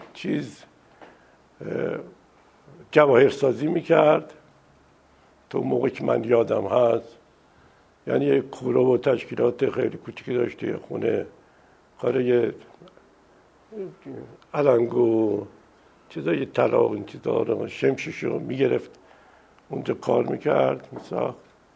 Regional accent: Shiraz, Fars, Iran; also born or lived in Tehran; من سال 1315 تو شیراز متولد شدم. دوران دبستان دبیرستانم توی شیراز بود و بعد برای دانشکده هنرهای زیبا اومدم تهران

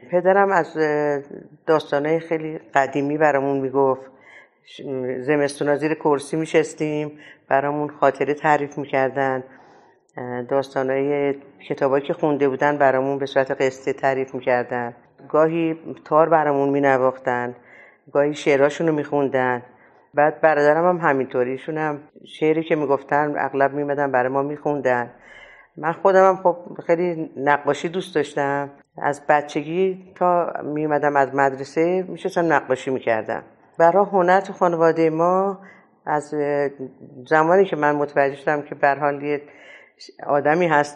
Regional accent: Tehran, Tehran Province, Iran; born there; من 6 بهمن 1326 در تهران در یه خانواده فرهنگی و هنری در واقع به دنیا اومدم.

